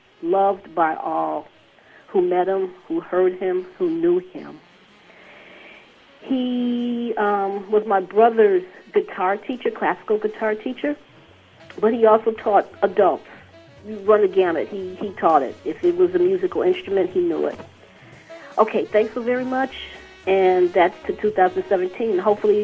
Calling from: Chicago, Illinois, United States; I'm calling from Chicago, Illinois.

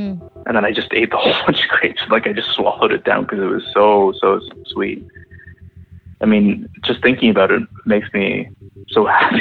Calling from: Toronto, Ontario, Canada; I'm calling from Toronto.

